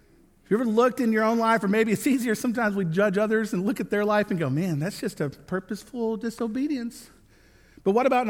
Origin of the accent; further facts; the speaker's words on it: Alabama, United States; Alabama, growing up in Alabama